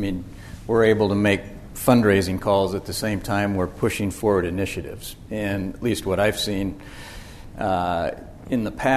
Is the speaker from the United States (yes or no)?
yes; Meridian, Idaho, United States; I grew up in Meridian, Idaho. Never been on a plane before I went to the College of Idaho.